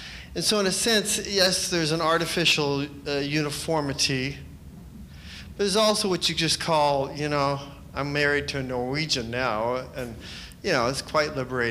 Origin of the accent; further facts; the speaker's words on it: California, United States; Maybe my people, I'm Californian more than anything else, so maybe a little bit different Adventism